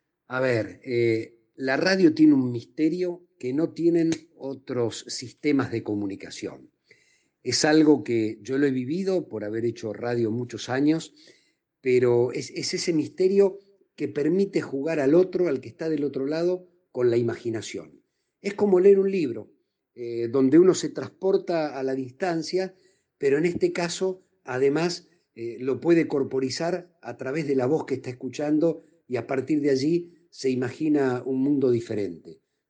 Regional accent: Argentina; Así somos los argentinos.

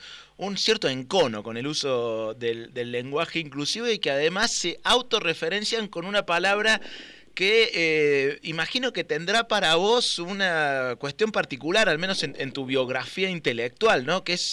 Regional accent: Córdoba, Argentina; como cordobés a mí siempre me llamó la atención.

